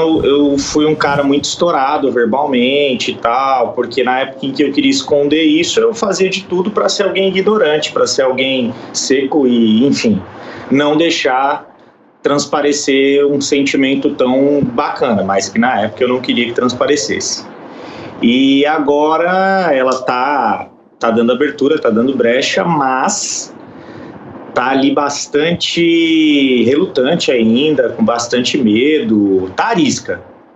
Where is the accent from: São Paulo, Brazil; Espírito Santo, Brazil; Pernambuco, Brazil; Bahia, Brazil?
São Paulo, Brazil; Agora eu tô na Baixada Santista, mas eu sou da Grande São Paulo, Baixada Santista, e vai intercalando.